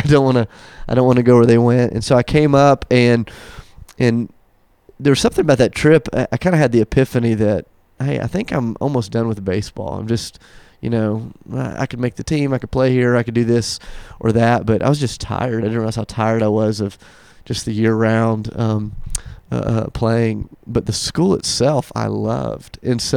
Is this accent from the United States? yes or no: yes; Charleston, South Carolina, United States; now in Nashville, United States; So I moved around a little bit when I was a kid, but home is Charleston, South Carolina.